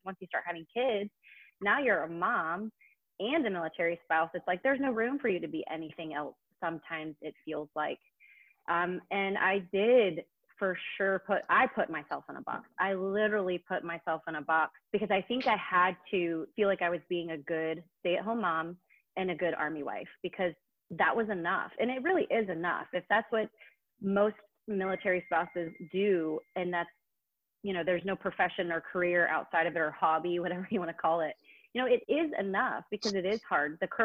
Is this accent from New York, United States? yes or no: no; Georgia, United States; moved away as an adult; I moved from my hometown in Georgia. I was just out of college to California